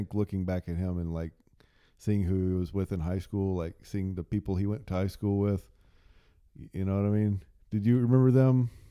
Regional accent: Texas, United States; As a native Texan, that was always an insult to me.

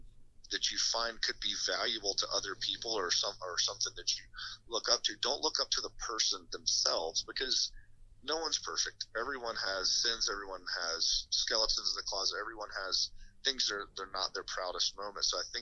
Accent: the South, United States; Not because I'm from the South.

